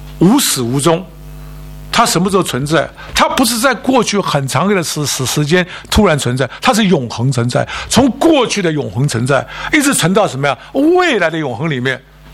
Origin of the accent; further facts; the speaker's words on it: China; 在我们中国人，我们从小的算术里面没有所谓的无限大。